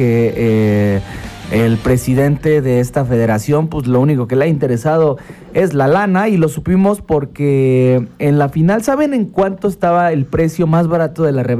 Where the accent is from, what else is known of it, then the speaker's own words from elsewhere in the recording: Mexico; orgullo español de todos los que somos mexicanos, ¿no?